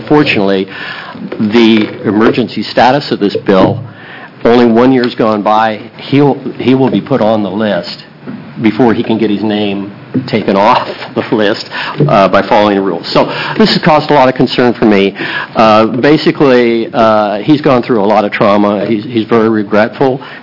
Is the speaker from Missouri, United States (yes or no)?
no; Bend, Oregon, United States; I make my living as a consultant. I'm from Bend, Oregon